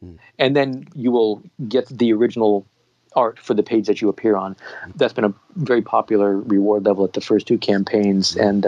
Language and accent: English; Portland, Oregon, United States; here in my hometown of Portland